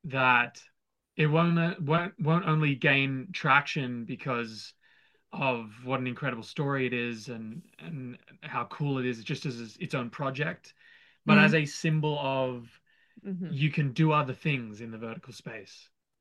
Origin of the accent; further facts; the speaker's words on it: Australia; figure out immigration stuff, but I'm Australian.